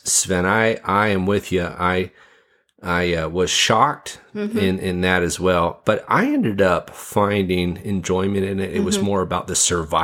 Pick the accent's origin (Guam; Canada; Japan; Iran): Guam; You see, I grew up on Guam, and although it's not quite the same as Fiji, we don't have Boxing Day, for example.